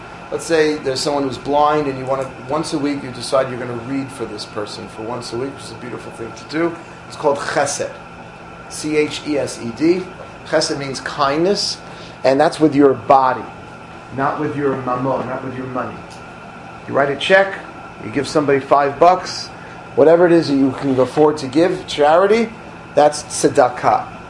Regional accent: Queens, New York, United States; I grew up in Forest Hills, Queens, and I would say probably two, sometimes three times a week there was a knock on our door.

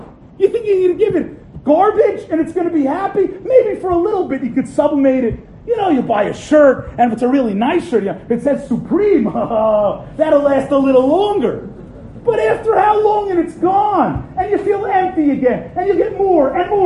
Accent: Staten Island, New York, United States; I grew up in Staten Island, New York. Back then, it was a community populated, our neighbors were Italians. Now it's becoming Hasidish.

